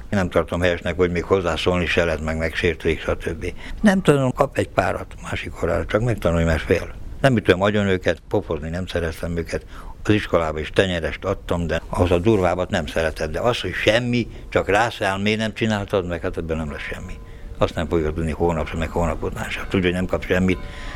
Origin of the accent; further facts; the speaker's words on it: Pâncota, Arad County, Romania; Pankotai születésű vagyok. Az iskoláimat ott végeztem 7 elemit.